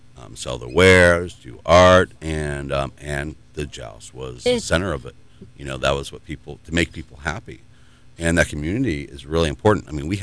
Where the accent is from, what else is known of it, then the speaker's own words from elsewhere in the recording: Massachusetts, United States; I'm from Massachusetts. We have a great fair there.